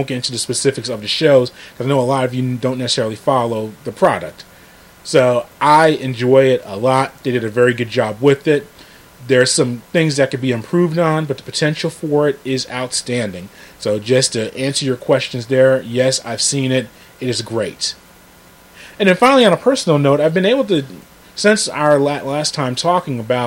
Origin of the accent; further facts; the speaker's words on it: United States; I'm an American. I love my country and I love the athletes.